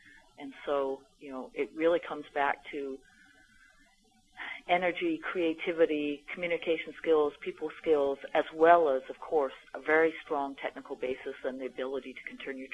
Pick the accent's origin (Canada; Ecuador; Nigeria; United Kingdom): Canada; now in United States; I'm a Canadian working in the U.S.